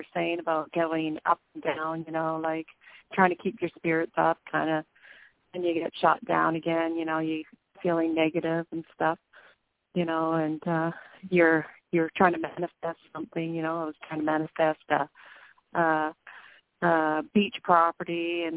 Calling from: Victoria, British Columbia, Canada; Hi, I'm calling from Victoria.

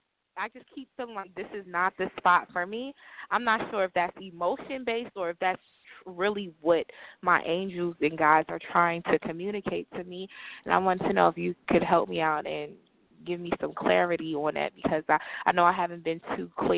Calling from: New Jersey, United States; I'm calling from New Jersey.

